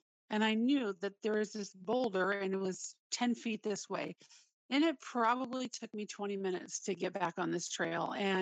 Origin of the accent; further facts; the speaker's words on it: Indiana, United States; moved away as an adult; now in Georgia, United States; And hi there. So I've been, I actually, Gabe and I grew up together in Indiana, but I moved to Georgia in 2001.